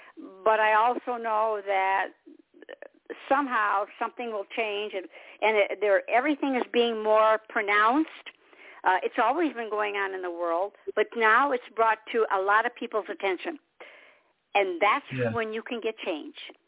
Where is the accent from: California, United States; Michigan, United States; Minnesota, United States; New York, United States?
Michigan, United States; Detroit; You know, I'm from Michigan, from Motown, Detroit.